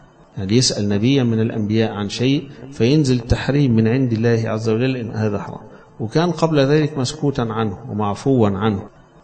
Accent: Egypt; عندنا في مصر هنا ما فيش حاجة اسمها خمس

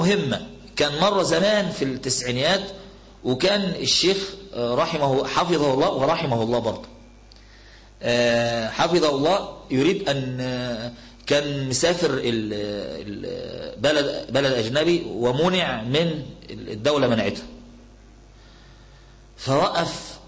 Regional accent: Alexandria, Alexandria Governorate, Egypt; كان أحد المشايخ عندنا في اسكندرية

